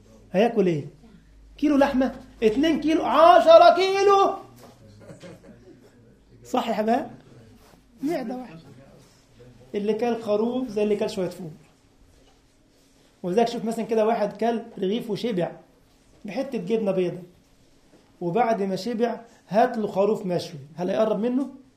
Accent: Egypt; احنا عندنا في مصر بنحط الاكل كله مره واحده

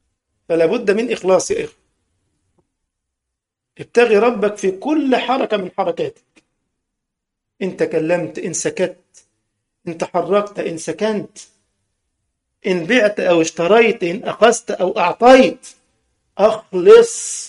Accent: Egypt; كان زمان عندنا في مصر كان في حاجة اسمها السرير أبو عمدان

